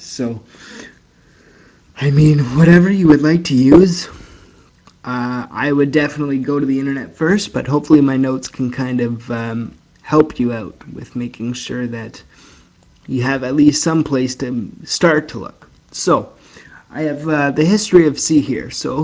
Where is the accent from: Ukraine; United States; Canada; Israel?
Canada; I'm from Canada